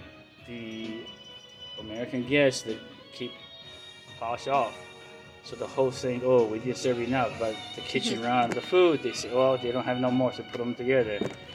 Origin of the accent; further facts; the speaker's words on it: Shandong, China; English is a second language; I'm from Shandong province.